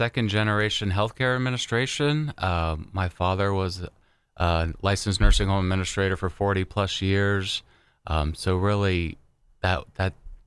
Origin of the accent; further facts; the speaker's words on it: Lancaster, Ohio, United States; now in Logan, United States; I am from Lancaster, Ohio.